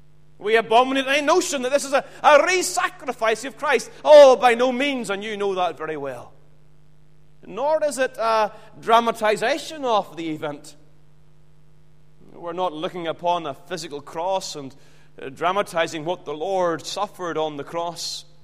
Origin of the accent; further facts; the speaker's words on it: Ballymena, Northern Ireland, United Kingdom; Remember, as a young boy, I grew up in the Baptist church in Ballymena.